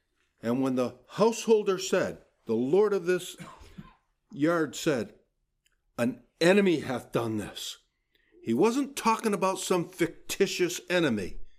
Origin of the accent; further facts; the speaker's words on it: United States; Okay, that's a paint company down here in the States. I grew up in the States.